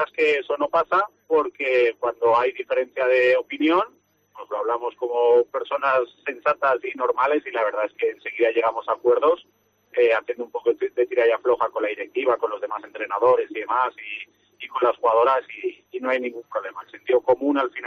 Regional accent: Valencia, Valencian Community, Spain; encima yo no soy de Castellón, que soy de Valencia

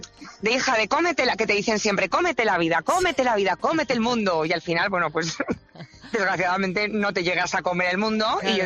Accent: Aragon, Spain; moved away; Y llevo 10 años sin venir a mi tierra y hay sorpresitas aragonesas, porque hay mucho de la tierra, hay mucho de la cultura aragonesa y de lo que somos los aragoneses.

